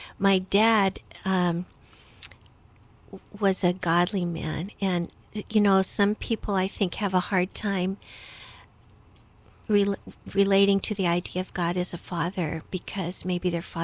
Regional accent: San Jose, California, United States; born there; also born or lived in Texas / Virginia / Guam / Nebraska; Well, I was born in San Jose, California. And then, as you mentioned, my dad was in the Air Force. So we moved a lot. I lived in many different places. Texas, Virginia, Guam, Nebraska, lots of different places, but ended up back in San Jose just in time to start college.

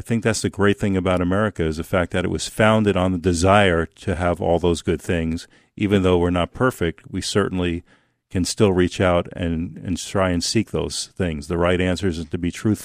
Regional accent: Bethpage, New York, United States; I grew up on Long Island and in New York City, back and forth. Started out in Bethpage on Long Island, went to high school out there

